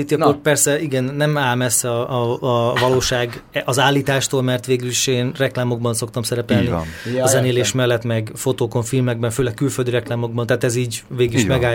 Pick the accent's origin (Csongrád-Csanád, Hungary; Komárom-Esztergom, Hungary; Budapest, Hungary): Komárom-Esztergom, Hungary; Tatabánya; ilyen tatabányai származású vagyok, nálunk ott már 88-ban volt Super Channel, Sky Channel, MTV, tehát minden bejött.